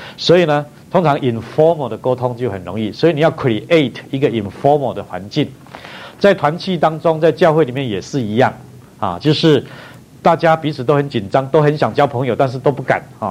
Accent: China; 因为啊，我们中国人可能从小父母亲都不跟我们讲这个吧，对不对？

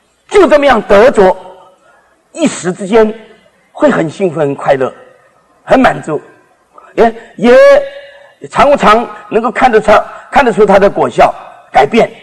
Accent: China; 这是洋人的洋比喻啊，啊！我们中国人是说，何必因义而废食呢？

